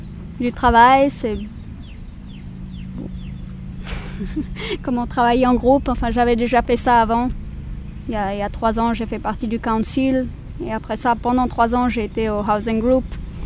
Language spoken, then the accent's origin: French; Auroville, Tamil Nadu, India; Oui, je suis née à Auroville.